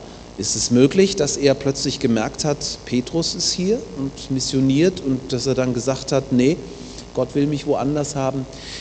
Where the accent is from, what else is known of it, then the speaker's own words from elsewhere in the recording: Baden-Württemberg, Germany; Ich komme aus Baden-Württemberg. Ich habe 25 Jahre dort verbracht, in zwei Gemeinden. Ich war zunächst in Böblingen, das ist südlich von Stuttgart. Dann war ich in Backnang, das ist nördlich von Stuttgart.